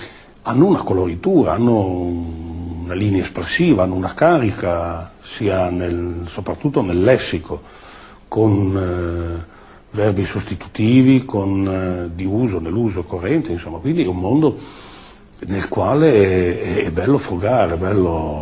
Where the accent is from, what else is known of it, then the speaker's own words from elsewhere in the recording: Pavana, Tuscany, Italy; una parte delle ricerche che ho sempre fatto sul mio paese, e quindi l'ho fatto a scopo conservativo, museizzante, anche se è una brutta parola da usare, per mantenere un documento su quello che era il dialetto di Pavana.